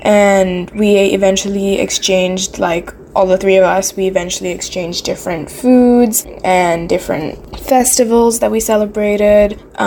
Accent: Singapore; I'm 16 years old and I'm from Singapore.

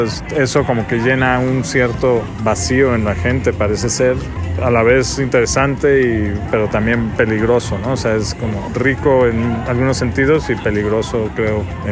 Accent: Mexico; también como mexicano estar ahí representando

